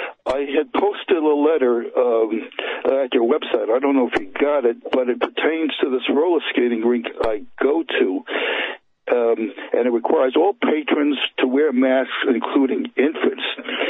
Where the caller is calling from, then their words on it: Schenectady, New York, United States; of Schenectady, New York.